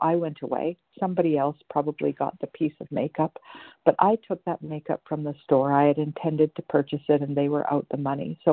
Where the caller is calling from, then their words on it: British Columbia, Canada; I'm calling from BC, Canada this morning.